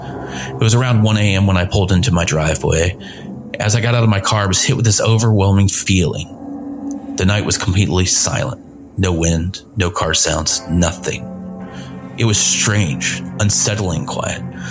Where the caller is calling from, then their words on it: Decatur, Illinois, United States; I'm from Decatur, Illinois. I've been in the paranormal field for over 20 years now.